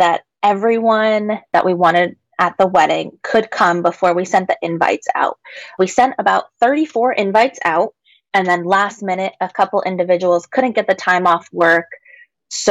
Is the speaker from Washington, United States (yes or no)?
yes; Washington, United States; my home state here in Washington